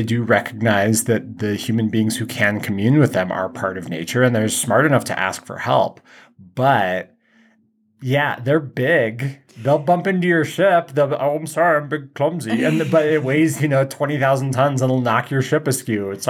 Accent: the American West, United States; because I grew up in the American West, and there is a distinct respect for nature of screw around and find out.

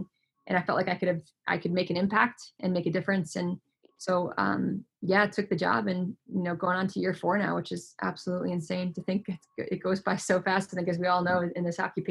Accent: Canada; So I grew up in Canada. So I played in my career in Canada.

